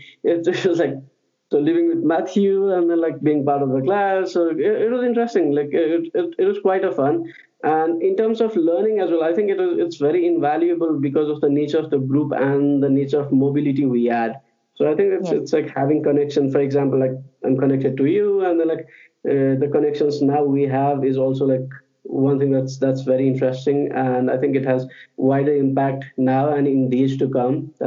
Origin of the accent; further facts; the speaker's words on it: Kathmandu, Bagmati, Nepal; So I'm currently based in Kathmandu, my hometown. I'm in Nepal and we are under lockdown currently.